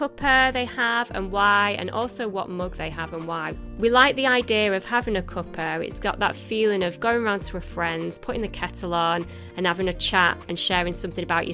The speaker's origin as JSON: {"language": "English", "town": "Manchester", "region": "North West England", "country": "United Kingdom", "said": "Right, no, wait. I'm from Manchester. I've had crisp butties."}